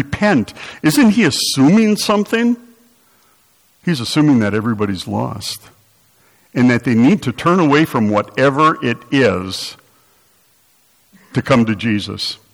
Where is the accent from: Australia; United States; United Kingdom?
United States; And I didn't read it because I'm an American.